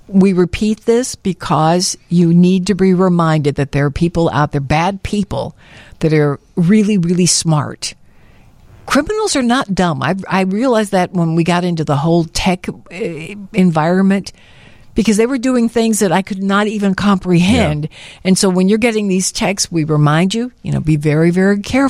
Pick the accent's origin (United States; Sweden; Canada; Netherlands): United States; Southern United States; I might be a redneck, yes. And I think we put it away because we thought, as a Southerner, I was like, I'm not crazy about this.